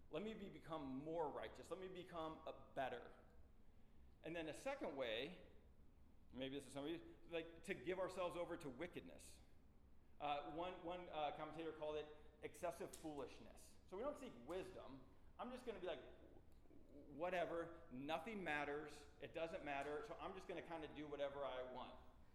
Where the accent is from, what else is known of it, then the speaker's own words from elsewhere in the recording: St. Louis, Missouri, United States; I grew up in St. Louis, and so you like the Blues are the team in St. Louis